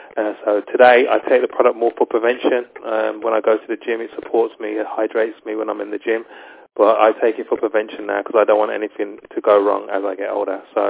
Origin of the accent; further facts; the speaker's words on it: Waltham Abbey, East of England, United Kingdom; I'm from Waltham Abbey in Essex.